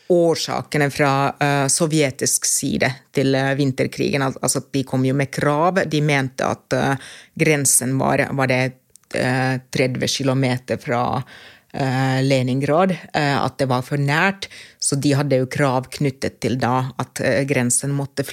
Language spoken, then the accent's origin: Norwegian; Lahti, Päijänne Tavastia, Finland; Norwegian is a second language; moved away; jeg er født og oppvokst i Lahti. I Finland så er det ikke sånn at alle automatisk starter med engelsk som første fremmedspråk på skolen.